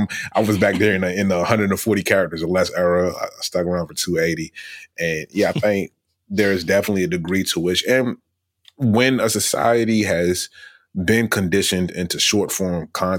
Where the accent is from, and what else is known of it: Richmond, Virginia, United States; born or raised there